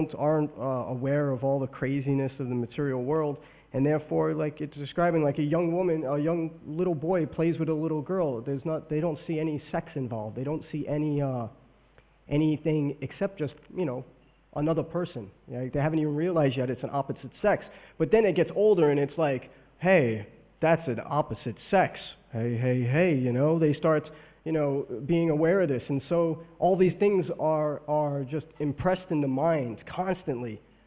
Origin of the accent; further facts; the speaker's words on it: New York, United States; Yeah, sorry, you know, I'm from New York.